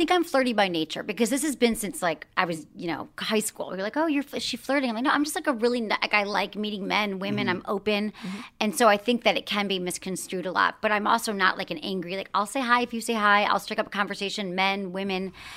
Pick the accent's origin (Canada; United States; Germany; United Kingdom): United States; Midwest; I'm from the Midwest.